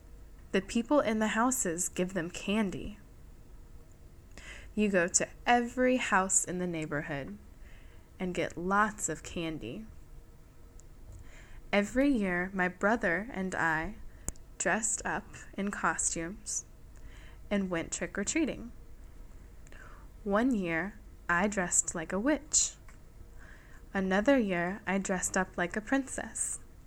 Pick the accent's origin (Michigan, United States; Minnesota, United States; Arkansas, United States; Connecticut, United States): Arkansas, United States; Conway; I'm from Conway, Arkansas, in the United States.